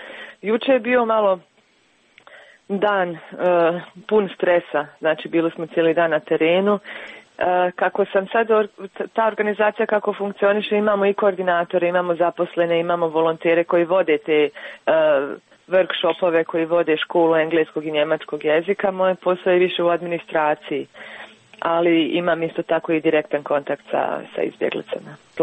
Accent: Bosnia & Herzegovina; now in Switzerland; I ono što je meni najviše smetalo u Švicarskoj kad sam došla iz Bosne i Hercegovine, da ljudi misle da si iz neke zemlje gdje nemate ni vodu, ni struju

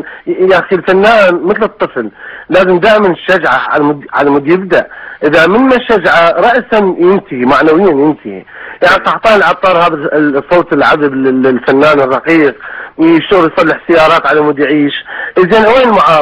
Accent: Iraq; واحنا كعراقيين اكيد يعني احنا ما راح نستغل الديمقراطيه

